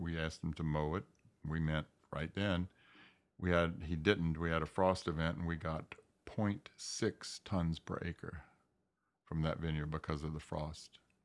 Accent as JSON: {"language": "English", "region": "the South", "country": "United States", "tie": "born or raised there", "said": "growing up in the South, I didn't have a really good experience with Lambrusca."}